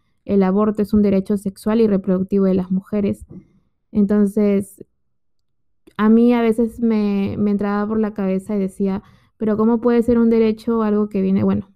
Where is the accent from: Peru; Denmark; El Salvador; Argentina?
Peru; yo soy peruana.